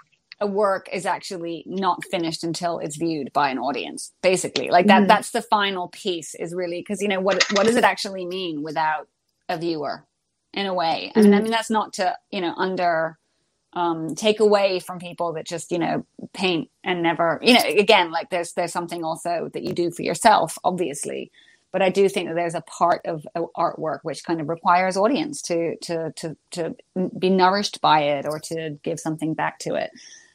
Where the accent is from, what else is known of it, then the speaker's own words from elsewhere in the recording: Bahamas; But, you know, it's like, oh, we're from the Bahamas.